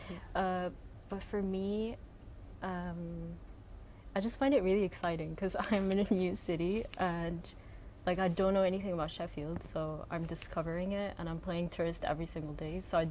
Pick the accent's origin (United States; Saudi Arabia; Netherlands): Saudi Arabia; also born or lived in Morocco; and I'm from Morocco, but I was raised in Saudi Arabia.